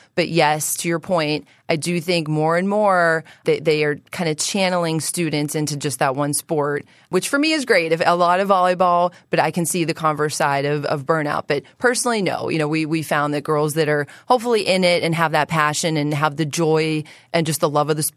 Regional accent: Baden, Pennsylvania, United States; So I grew up in Baden, Pennsylvania, went to Ambridge High School, and at that time, not as much volleyball opportunity.

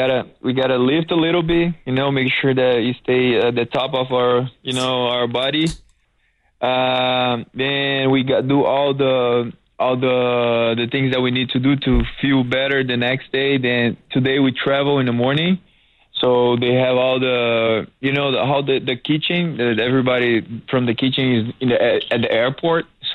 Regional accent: Brazil; my hometown is Brazil, so I got to be in the flight for almost 20 hours.

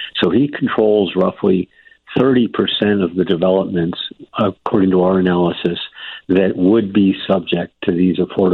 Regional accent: Chicago, Illinois, United States; I'm a native Chicagoan. I was born in Chicago Lion-In Hospital.

